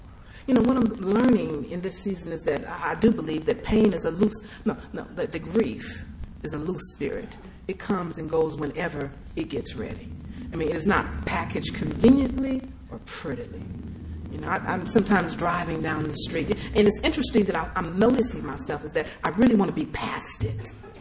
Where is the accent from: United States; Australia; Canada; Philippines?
United States; Los Angeles, California; You know, I grew up in Watts in the Jordan Down Projects. My mother was a single parent with 4 children.